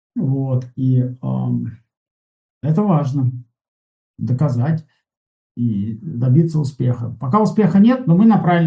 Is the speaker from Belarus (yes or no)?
no; Siberia, Russia; Такой я есть, сибиряк.